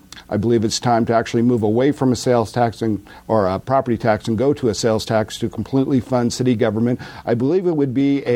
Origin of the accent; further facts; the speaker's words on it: Anchorage, Alaska, United States; born there; I'm running for seat H, Eastside Anchorage. I was born in Anchorage in 1963. I graduated from Bartlett High School in 1982